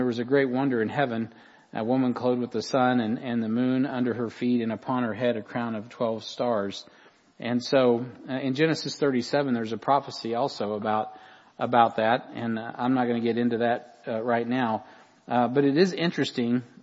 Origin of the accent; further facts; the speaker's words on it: United States; it was for me as an American being brought up and being really a big proponent of Republican form of government